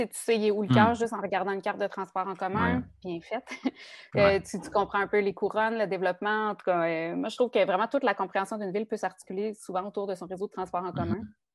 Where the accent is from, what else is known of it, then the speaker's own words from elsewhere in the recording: Sherbrooke, Quebec, Canada; now in Montreal, Canada; Moi, je viens de Sherbrooke à la base, puis Sherbrooke, c'est pas le genre de ville qui te rend particulièrement fan du transport en commun. Quand je suis arrivée ici en 2016